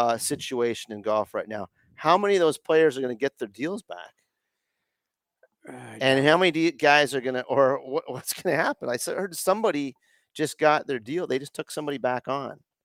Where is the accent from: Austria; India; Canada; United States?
Canada; I'm Canadian